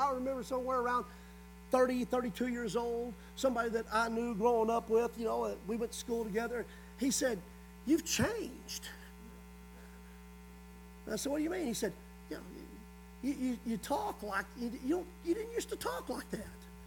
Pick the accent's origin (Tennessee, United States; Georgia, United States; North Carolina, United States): Tennessee, United States; also born or lived in Texas; And I know technically I was born in Texas, but I'm a Tennessee boy. I was raised right here.